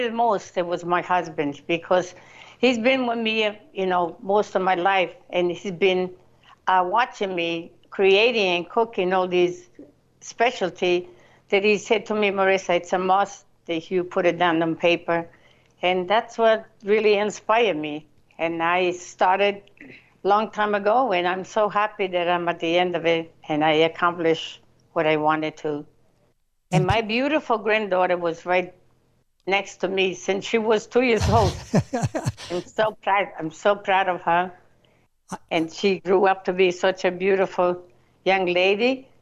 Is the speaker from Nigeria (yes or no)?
no; Italy; Well, I was born and raised in Italy, and my heart and it was full of good memory, a good recipe.